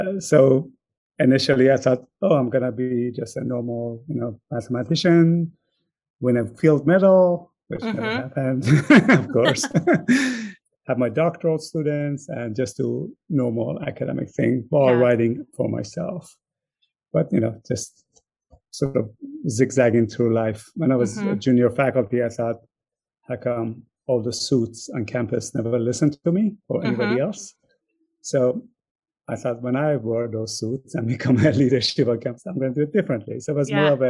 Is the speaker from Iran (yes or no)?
yes; Iran; English is a second language; But when you're growing up in Iran, and my parents never forced me, but it was always implied that we're either going to be doctors or engineers.